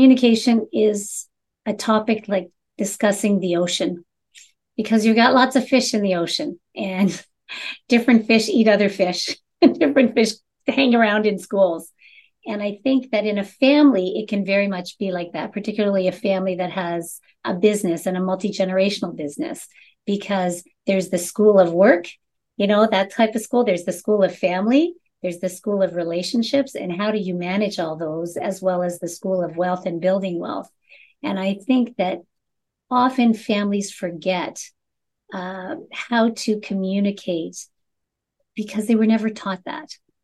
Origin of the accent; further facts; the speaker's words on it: Montreal, Quebec, Canada; I'm originally from Montreal and graduated from McGill University with a bachelor's in industrial relations.